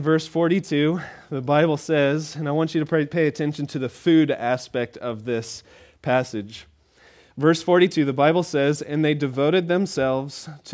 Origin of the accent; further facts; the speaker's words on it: Hutchinson, United States; I hadn't been to a big town near my hometown, Hutchinson. I hadn't been there a while, but you know, I grew up in the area, so I knew the town